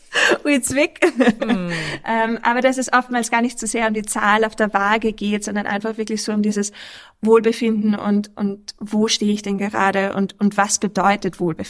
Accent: Austria; accent: Austrian; weil ich in Österreich, auch unschwer wahrscheinlich an meinem Dialekt zu erkennen, Ernährungswissenschaften studiert habe

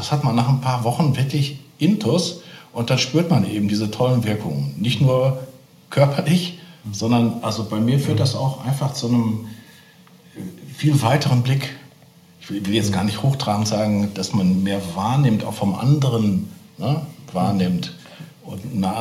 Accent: Essen, North Rhine-Westphalia, Germany; ich bin ja im Bistum Essen groß geworden.

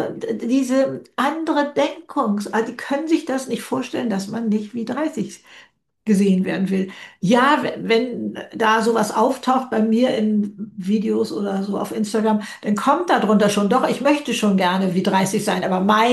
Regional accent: Hamburg, Germany; ich als Hamburger weiß, was dieser Begriff bedeutet.

